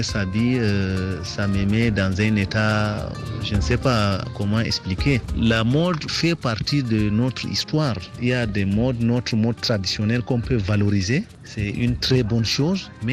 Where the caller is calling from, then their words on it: Maroua, Far North, Cameroon; votre voisin du Cameroun, plus précisément à Maroua. Aujourd'hui, ici chez nous en Afrique, les gens ont tendance à copier les autres.